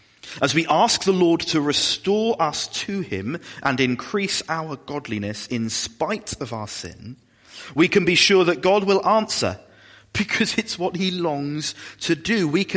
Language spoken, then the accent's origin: English; England, United Kingdom; Now, I'm conscious that we're all English.